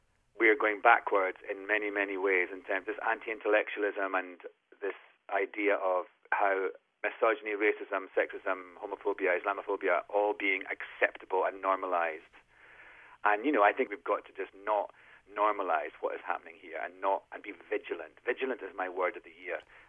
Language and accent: English; Scotland, United Kingdom; accent: Scottish; I mean, I actually really like my accent, and I've played, you know, you talked about Hamlet and Macbeth, both those roles, I use my own Scottish voice, and Shakespeare is really great for a Scottish accent